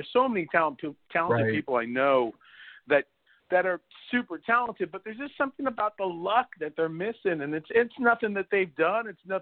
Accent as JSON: {"language": "English", "town": "Laguna Beach", "region": "California", "country": "United States", "tie": "born or raised there", "also_born_or_lived": "Brooklyn", "said": "I was born in Brooklyn, and my dad started getting successful, and so we moved out to California right around 7-8, right in that area. So I moved from Brooklyn to Laguna Beach, California, if you can imagine that move."}